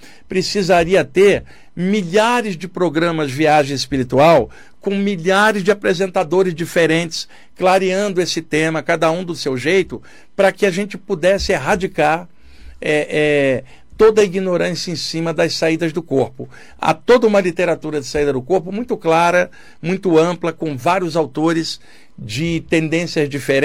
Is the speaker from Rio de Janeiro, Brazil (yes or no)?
yes; Rio de Janeiro, Brazil; now in São Paulo, Brazil; Mas eu estou morando em São Paulo, com milhões de pessoas, a maior cidade do país, né? Cresci no Rio, que é a segunda maior cidade, estou morando hoje na primeira cidade com mais gente aqui no país.